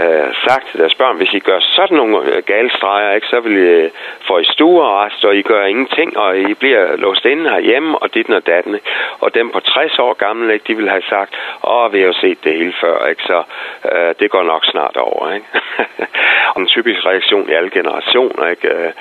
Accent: Central Denmark Region, Denmark; now in Copenhagen, Denmark; jeg voksede op i ude i Vestjylland, ikke, eller min naboer her i København

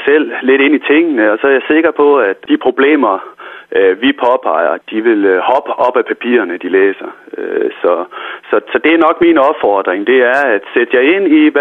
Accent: North Denmark Region, Denmark; man kan jo som nordjyde godt blive lidt harm

